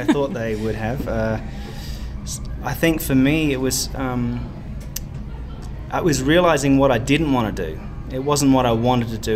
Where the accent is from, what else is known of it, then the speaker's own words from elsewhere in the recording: Australia; where I grew up in Australia, that was a very promising career.